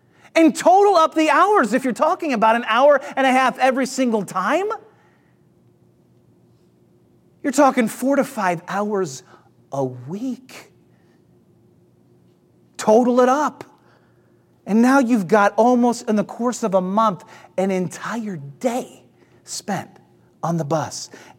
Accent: St. Louis, Missouri, United States; I grew up in St. Louis, and St. Louis at the time where I lived in the suburbs, it was primarily white.

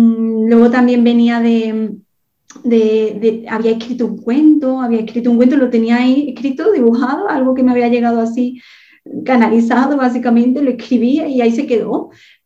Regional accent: Montilla, Andalusia, Spain; bueno, soy de Montilla, Córdoba

